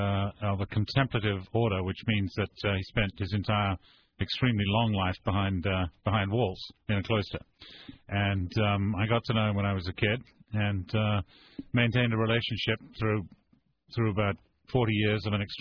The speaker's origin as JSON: {"language": "English", "region": "England", "country": "United Kingdom", "tie": "born or raised there", "said": "I didn't realize it was second base because I was growing up in England, of course."}